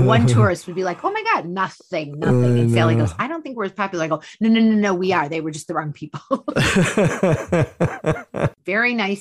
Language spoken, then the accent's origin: English; Detroit, Michigan, United States; I'm from the Motor City.